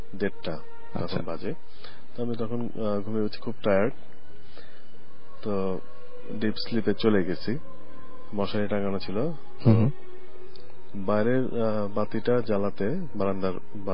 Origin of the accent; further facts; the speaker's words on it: Mymensingh, Mymensingh Division, Bangladesh; আমি এর আগে 5 বছর আগে আমি যেখানে থাকতাম ময়মনসিং আমার জন্মস্থান